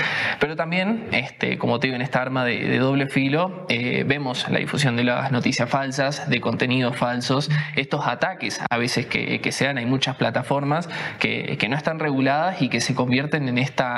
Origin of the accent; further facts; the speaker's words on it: Argentina; Yo vengo de Argentina, una ciudad muy pequeña.